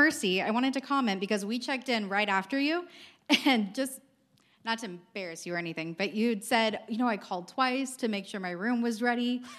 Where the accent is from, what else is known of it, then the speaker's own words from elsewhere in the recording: California, United States; from California, Financial Planning Ministry.